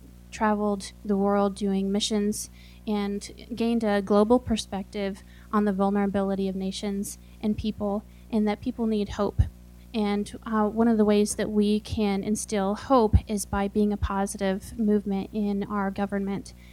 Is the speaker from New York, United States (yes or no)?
no; Homer, Alaska, United States; I grew up here in Homer, and this is actually where I attended college, in high school.